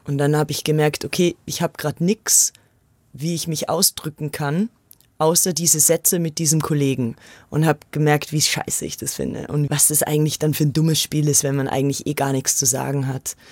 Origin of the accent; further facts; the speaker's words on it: Austria; Ich bin ja aus Österreich